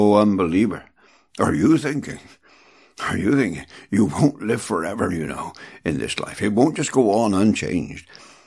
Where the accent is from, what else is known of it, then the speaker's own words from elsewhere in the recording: England, United Kingdom; Now, I'm an Englishman.